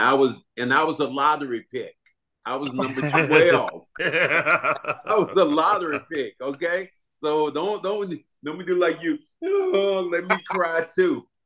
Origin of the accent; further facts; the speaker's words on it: Charlotte, North Carolina, United States; And because I was from Charlotte, I wanted to go to Atlanta.